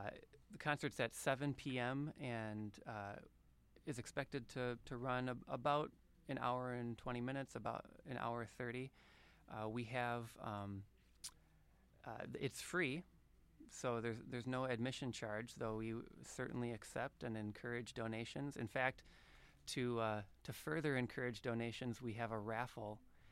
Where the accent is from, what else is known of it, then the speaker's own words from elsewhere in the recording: Racine, Wisconsin, United States; other than people that I happen to know there growing up in Racine, Gethsemane is one of several churches that have deep Danish roots in Racine.